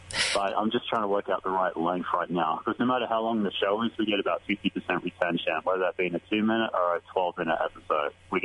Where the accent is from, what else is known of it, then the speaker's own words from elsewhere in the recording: Australia; accent: Australian; every single day I probably get a comment on my accent. It's really nice. I like being unique.